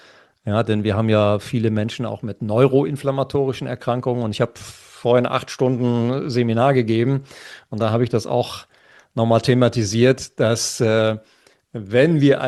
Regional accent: Lower Saxony, Germany; weil ich komme ja aus dem Schwarzteetrinkerland, ja, nämlich aus Ostfriesland. Und ich bin ja groß geworden mit 3 Tassen Tee morgens, 3 Tassen Tee mittags und 3 Tassen Tee abends.

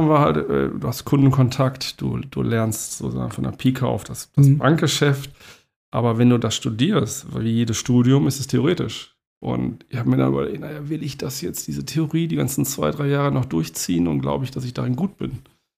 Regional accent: Dortmund, North Rhine-Westphalia, Germany; now in Hamburg, Germany; bin seit 25 Jahren in Hamburg, deswegen das Moin. Jo. Bin aber gebürtiger Ruhrgebietler, komme aus Dortmund und habe in Münster studiert.

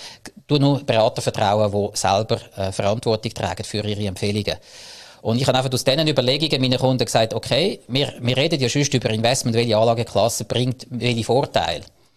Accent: Zug, Switzerland; Ich komme aus dem Crypto Valley-Zug

